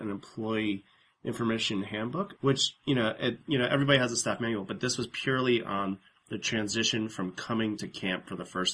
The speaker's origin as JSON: {"language": "English", "country": "United States", "said": "I could, as an American, I can't write."}